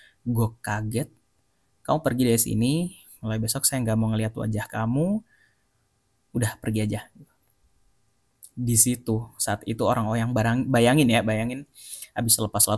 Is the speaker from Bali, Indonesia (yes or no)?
yes; Bali, Indonesia; gue harus bilang sama orang-orang yang udah support gue di Bali saat itu di kampung gue